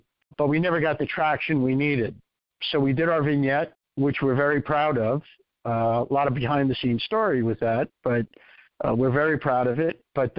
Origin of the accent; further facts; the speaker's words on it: New York City, New York, United States; now in Boca Raton, United States; In case anyone can't tell by my deep South Florida accent, I'm originally from New York, in the Bronx.